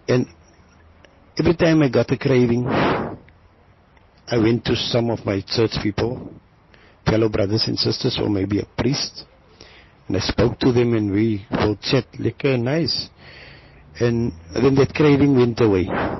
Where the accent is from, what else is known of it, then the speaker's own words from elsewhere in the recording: Western Cape, South Africa; And because I came from Inova Park, I started here in Mitchell's Plain also with the same lifestyle.